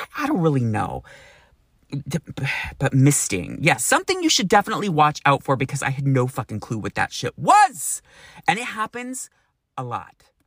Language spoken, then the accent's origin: English; Sacramento, California, United States; I'm like, try growing up in Sacramento where you can get up to over 115 degrees.